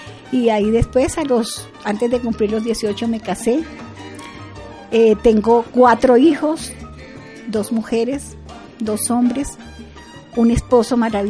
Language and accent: Spanish; Bogotá, Colombia; Llegamos a Bogotá, mi mamita se vino, ¿no? Ella se vino a Bogotá solita y llegamos aquí a Bogotá donde una tía. Y aquí prácticamente me crié yo, aquí en Bogotá.